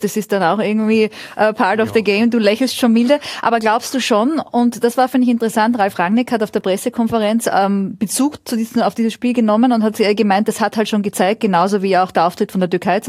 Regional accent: Austria; wir sagen jetzt einfach wir als Österreicher

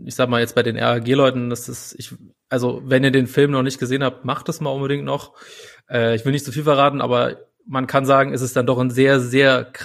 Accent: Saarland, Germany; now in Berlin, Germany; wohne in Berlin, aber ich bin aufgewachsen im Saarland

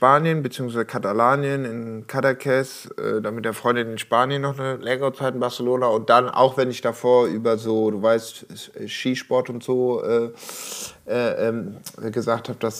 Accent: Switzerland; now in Berlin, Germany; ich bin Schweizer

